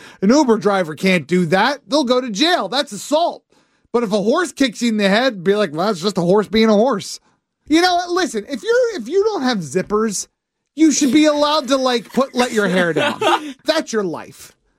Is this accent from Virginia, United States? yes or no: no; Pennsylvania, United States; I grew up near Amish people. I even have a former Amish person in my family.